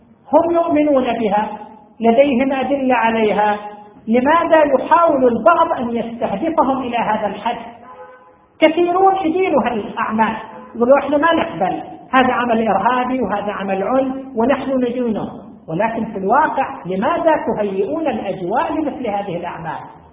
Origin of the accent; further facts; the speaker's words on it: Saudi Arabia; عندنا في المملكة العربية السعودية وفي مناطق من الخليج